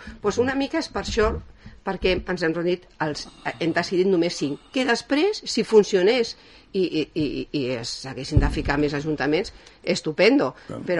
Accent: Gavà, Catalonia, Spain; nosaltres venim aquí, som de Gavà

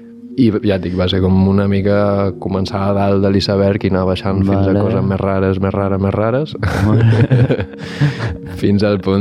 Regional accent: Girona, Catalonia, Spain; also born or lived in Berlin; Ara estic per aquí de Terrada, al Montseny, encara trobant una mica el meu lloc, no? Fa un anyet que vaig deixar Berlín per tornar cap a casa, ben bé no, perquè jo vinc de Girona, però bueno, ara li hem donat una oportunitat al Montseny.

